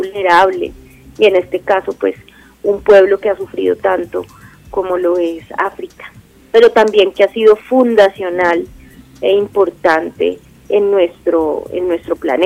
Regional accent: Colombia; Somos bastantes poetas colombianos que pertenecemos a WPM

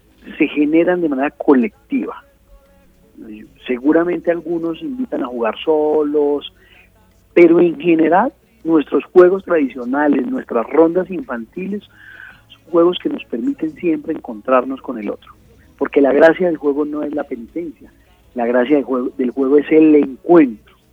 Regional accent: Medellín, Antioquia, Colombia; Yo soy de Medellín y eso hace que haya algunas diferencias en nombres y en acciones

